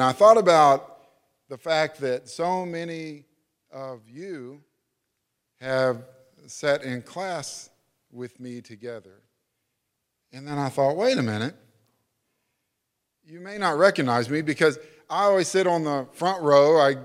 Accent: Houston, Texas, United States; I grew up in Houston, so it was great to get out with the family.

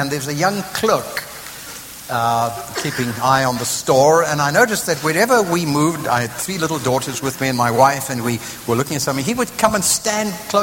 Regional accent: South Africa; moved away; We first came to the United States in 1971, and it was the first time I'd been out of South Africa.

